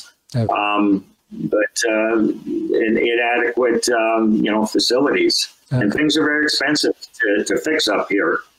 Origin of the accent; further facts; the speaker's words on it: Pennsylvania, United States; Now, I grew up in Pennsylvania, and the Chesapeake Bay is a classic example.